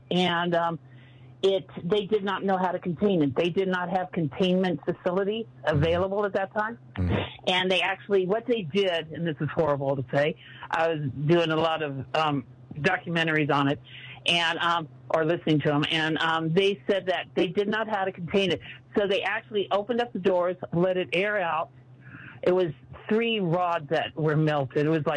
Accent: Simi Valley, California, United States; I grew up in Simi Valley in the 60s. I was there in the 60s

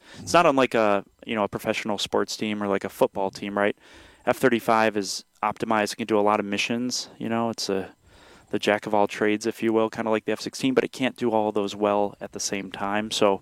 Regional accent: Illinois, United States; growing up in Illinois, Illinois public school education.

